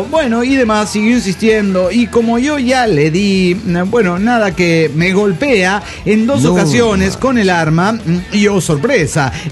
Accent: Bogotá, Colombia; now in Mexico

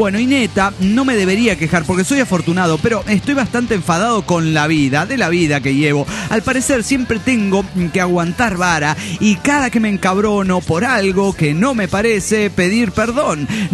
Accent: Potosí, Bolivia; Aquí reportándome desde la ciudad más alta del mundo con un frío de mierda. Hace un frío en Bolivia que usted ni se lo imagina.

